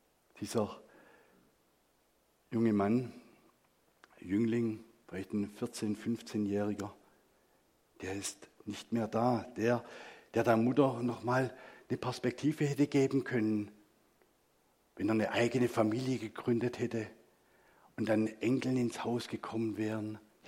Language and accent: German; Gechingen, Baden-Württemberg, Germany; Ich bin in Gechingen groß geworden, in der Nähe von Calw, Böblingen da.